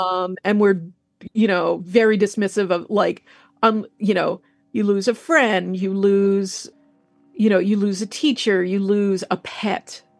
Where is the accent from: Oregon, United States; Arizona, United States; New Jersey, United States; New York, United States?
New York, United States; I'm from New York and I'm, you know, kind of punk goth.